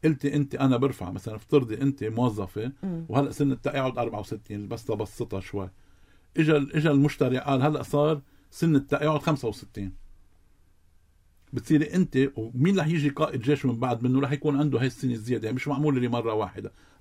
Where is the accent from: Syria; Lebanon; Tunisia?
Lebanon; هل إحنا كلبنانيين شو مصلحتنا؟